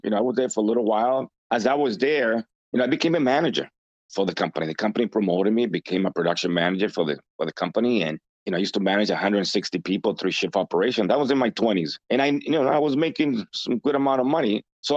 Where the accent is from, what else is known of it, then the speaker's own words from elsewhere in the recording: Dominican Republic; now in United States; When I came from the Dominican Republic, I went to the Tarbox.